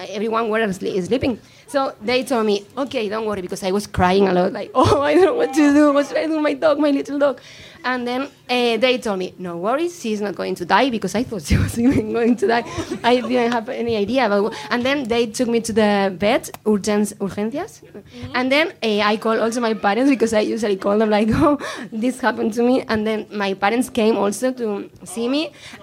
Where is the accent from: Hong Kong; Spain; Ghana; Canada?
Spain; Spain. I'm from